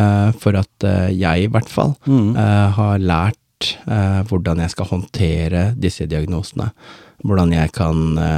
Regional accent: Oslo, Norway; also born or lived in Båtsfjord; Og jeg ble født i Båtsfjord. 3 år etterpå så skjønte de at der går strømmen, og det er jo nesten like som i Sri Lanka. Så vi må stikke til et sted der hvor det ikke, strømmen ikke forsvinner hele tiden. Og da var Oslo hovedstaden

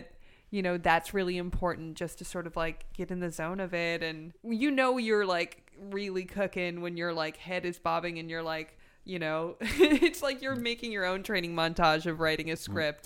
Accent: North Hollywood, California, United States; No, I'm from North Hollywood, but I spent, like, all of my high school youth in Orange County going to ska shows.

